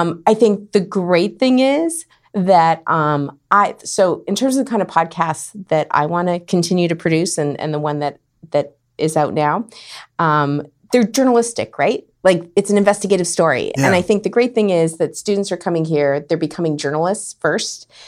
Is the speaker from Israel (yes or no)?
no; Winnipeg, Manitoba, Canada; So really, well, I grew up in Winnipeg, the north end of Winnipeg.